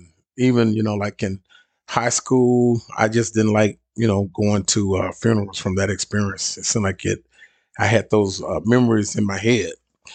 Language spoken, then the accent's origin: English; Little Rock, Arkansas, United States; leave Little Rock. That's my hometown where I'm from.